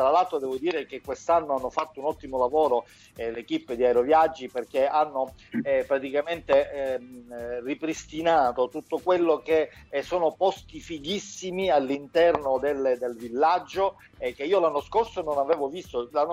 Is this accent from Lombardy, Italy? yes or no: no; Sicily, Italy; lo dico in italiano, non in inglese, perché noi siamo italiani, siamo siciliani.